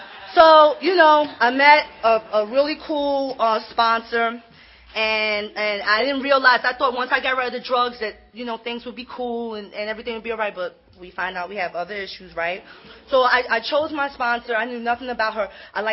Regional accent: New York, United States; I'm from New York.

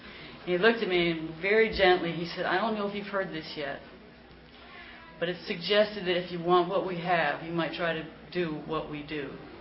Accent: Washington, District of Columbia, United States; "Hi, I'm an addict. … I'm from Washington, D.C."

